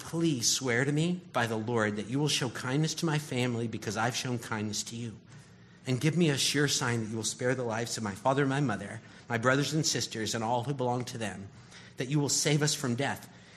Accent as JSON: {"language": "English", "region": "Tennessee", "country": "United States", "said": "And I told them that I came from East Tennessee"}